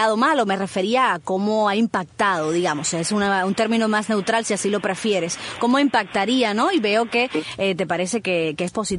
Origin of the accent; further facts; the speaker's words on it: Sancti Spíritus, Cuba; moved away as an adult; now in United States; soy cubana. Yo vine a vivir a los Estados Unidos hace 3 años apenas